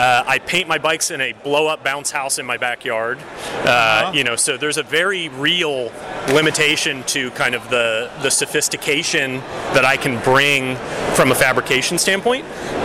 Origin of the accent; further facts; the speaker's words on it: North Carolina, United States; Yeah, I grew up in it. You know, I'm from North Carolina.